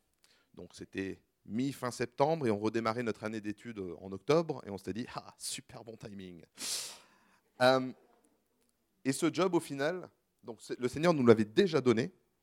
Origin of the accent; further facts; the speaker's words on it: France; Donc moi, j'avais grandi en France, je suis anglais d'origine